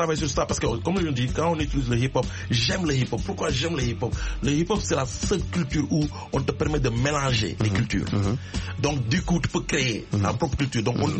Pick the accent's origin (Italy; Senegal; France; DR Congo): Senegal; chez moi, au Sénégal